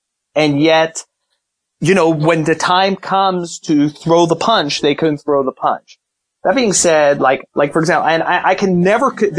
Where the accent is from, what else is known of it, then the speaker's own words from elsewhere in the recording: Brooklyn, New York, United States; my brother, we grew up in Brooklyn